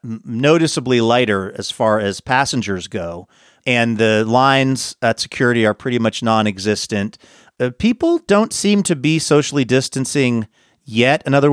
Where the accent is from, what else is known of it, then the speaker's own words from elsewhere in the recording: Seattle, Washington, United States; I just mentioned casually to a guy I was talking to that I was from Seattle.